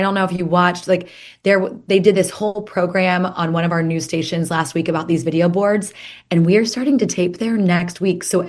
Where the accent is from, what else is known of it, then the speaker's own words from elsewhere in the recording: Oklahoma, United States; I'm originally from Oklahoma.